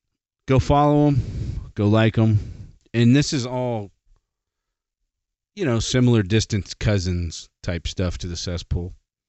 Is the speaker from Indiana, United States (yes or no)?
no; New Jersey, United States; I am from New Jersey.